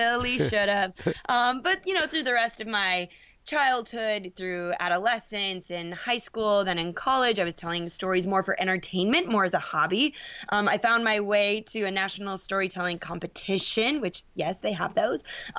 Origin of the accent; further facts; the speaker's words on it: Minnesota, United States; I grew up in Minnesota. I don't live there anymore.